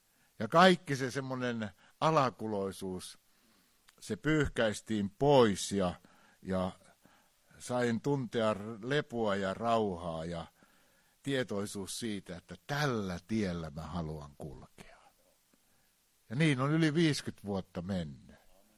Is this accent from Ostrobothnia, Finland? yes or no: yes; Ostrobothnia, Finland; niin kuin meillä Pohjanmaalla sanotaan, eikö?